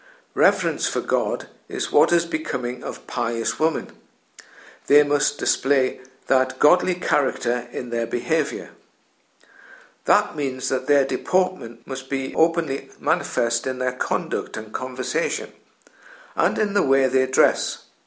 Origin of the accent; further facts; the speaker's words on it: Newcastle, North East England, United Kingdom; accent: Geordie; you'll have gathered from my accent that I'm from Newcastle. But it would be wrong for me, a Christian believer, to live a stereotypical Geordie lifestyle.